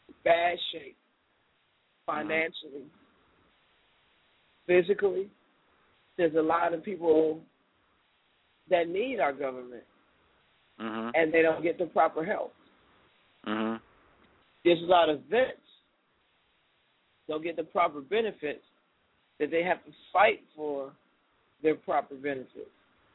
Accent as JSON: {"language": "English", "town": "Detroit", "region": "Michigan", "country": "United States", "tie": "born or raised there", "said": "Number one, my hometown, Detroit. Look at it. It's in shambles."}